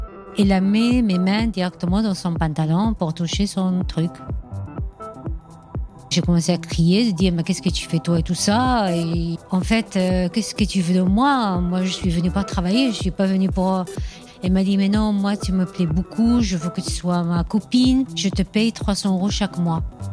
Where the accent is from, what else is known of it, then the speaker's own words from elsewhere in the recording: Spain; also born or lived in Tangier, Morocco; Je suis d'origine de Tanger, Maroc. Mais j'ai grandi en Espagne.